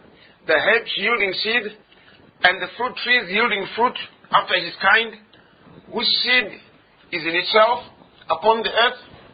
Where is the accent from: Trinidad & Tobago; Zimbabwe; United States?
Zimbabwe; I come from Zimbabwe, Africa.